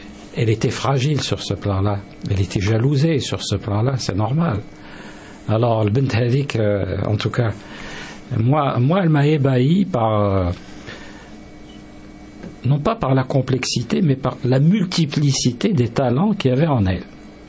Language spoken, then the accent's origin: French; Algeria; je suis un Algérien, hein, plein d'ego